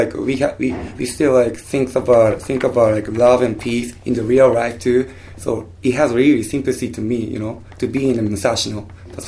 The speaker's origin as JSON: {"language": "English", "region": "England", "country": "United Kingdom", "said": "I'm English."}